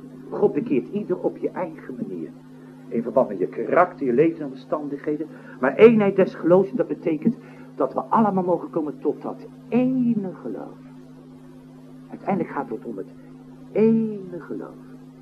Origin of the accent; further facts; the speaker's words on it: Scheveningen, South Holland, Netherlands; ik kom uit Scheven, dus, ja, dat vissersbloed zit erin